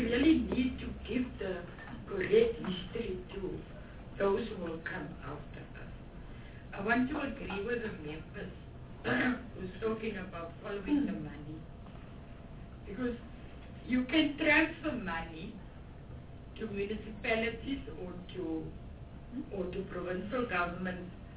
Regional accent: Western Cape, South Africa; you must remember I am from the Western Cape, so my question is mostly based on the Western Cape.

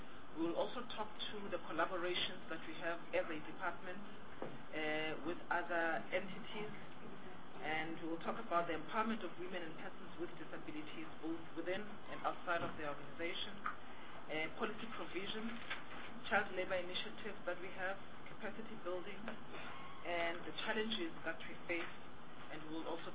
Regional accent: Western Cape, South Africa; from the Western Cape, member of this committee.

